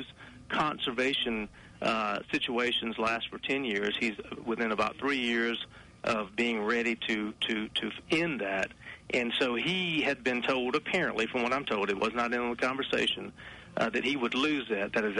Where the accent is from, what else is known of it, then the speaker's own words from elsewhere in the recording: Harlem, United States; I was born and raised there. It is my hometown, and I love it. And I'll do whatever I can to make it a better place. And this is not only going to help Harlem